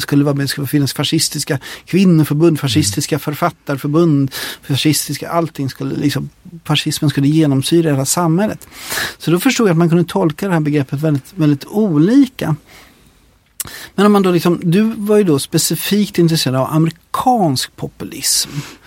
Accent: Sweden; eftersom jag är svensk, har jag gått in i begreppet utifrån en svensk perspektiv.

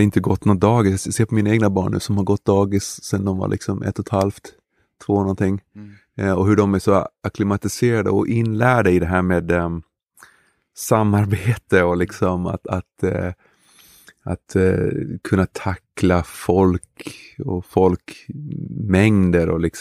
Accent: Lund, Skåne, Sweden; also born or lived in Malmö / United States; jag är född i Malmö och bodde i Malmö tills jag var 6 ungefär, eller Malmö Höllviken tills jag var 6 och sen så flyttade vi till USA och sen så flyttade jag till Lund.

